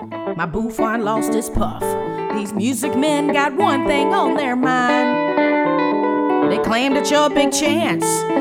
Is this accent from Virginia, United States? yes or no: no; New York City, New York, United States; now in Chicago, United States; I grew up in New York City. My daddy was from Texas, and I live in Chicago.